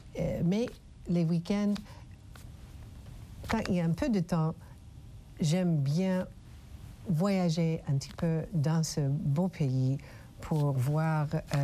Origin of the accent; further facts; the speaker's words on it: United States; Nous avons la même chose chez nous aux États-Unis après un événement pour Lessons Learned.